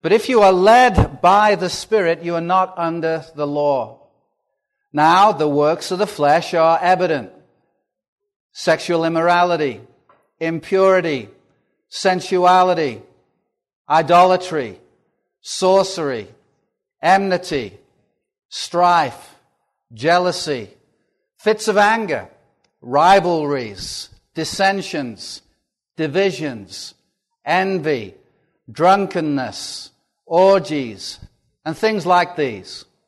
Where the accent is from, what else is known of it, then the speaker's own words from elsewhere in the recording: England, United Kingdom; moved away as an adult; now in United States; I'll tell you I'm from England originally. I've been here in the Valley since 1992, so the English think I sound American, and the Americans know I sound English.